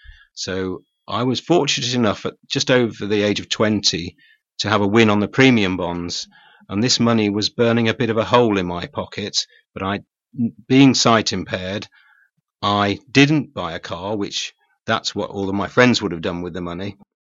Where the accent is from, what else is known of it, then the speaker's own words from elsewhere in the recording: Walsall, West Midlands, United Kingdom; moved away as an adult; now in Devon, United Kingdom; No, I was born in Walsall, raised in Walsall, and worked all my life in Walsall, and only retired to Devon 6 years ago now.